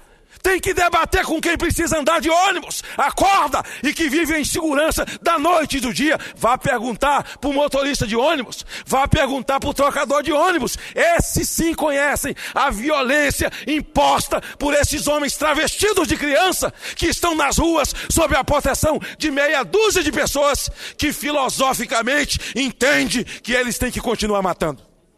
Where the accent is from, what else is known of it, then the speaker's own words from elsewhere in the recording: Espírito Santo, Brazil; Lá no meu estado do Espírito Santo, o segundo estado mais violento da federação